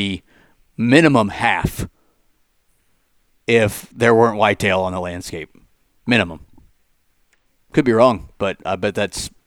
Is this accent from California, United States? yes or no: no; Missouri, United States; obviously we're from Missouri and so has Ben. And we all know that, like, Missouri's got some awesome public land.